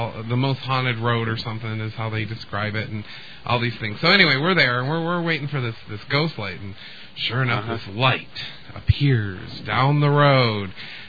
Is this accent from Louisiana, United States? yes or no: no; Detroit, Michigan, United States; Yeah, I'm from Detroit, and you know the Detroit area